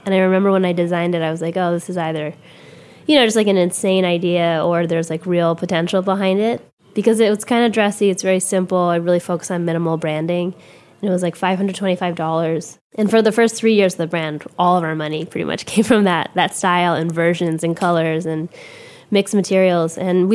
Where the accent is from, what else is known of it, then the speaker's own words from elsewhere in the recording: Hong Kong; I'm half Chinese, and I'm half Caucasian. My mom's from New England, and my dad is from Hong Kong. I grew up in Hong Kong, and I've always had this sort of sense of, like, mixed identity.